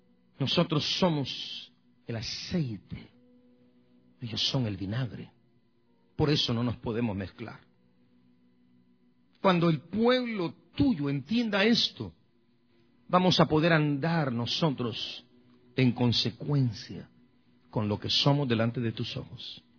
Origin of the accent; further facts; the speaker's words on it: Tampico, Tamaulipas, Mexico; Yo soy de Tampico, Tamaulipas, ¿verdad?